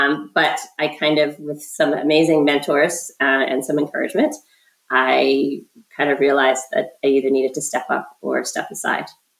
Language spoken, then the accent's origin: English; Canada; Again, being Canadian, our membership is predominantly American from the United States